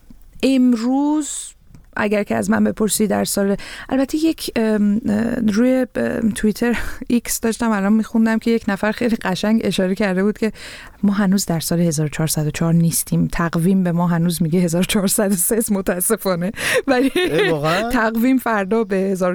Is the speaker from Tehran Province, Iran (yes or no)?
yes; Tehran, Tehran Province, Iran; من وقتی که از تهران اون موقع اومدم